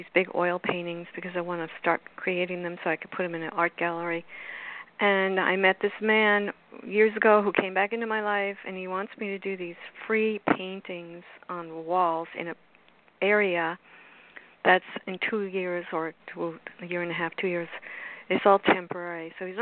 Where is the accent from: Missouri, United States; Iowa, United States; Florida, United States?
Florida, United States; I'm from South Florida